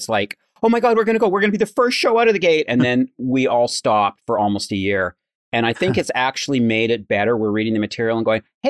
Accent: Braeside, Canada; you know, Dave's from Etobicoke and I'm from Braeside, but we're sort of the same, you know?

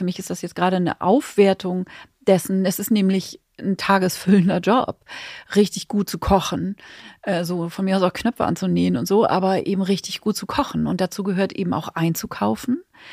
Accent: Hamburg, Germany; also ich komme ja aus Hamburg, da so im Lapskaus gab es dann immer fermentierte rote Beete dazu und so

